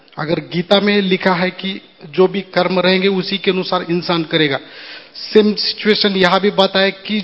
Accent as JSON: {"language": "Hindi", "town": "Mumbai", "region": "Maharashtra", "country": "India", "said": "मैं मुंबई से हूँ … रेलवे से हूँ।"}